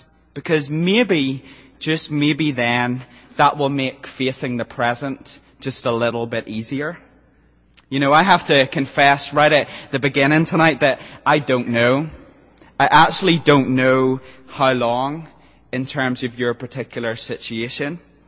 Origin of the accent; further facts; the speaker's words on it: Ireland; Maybe it's because I'm Irish and we do all things backwards.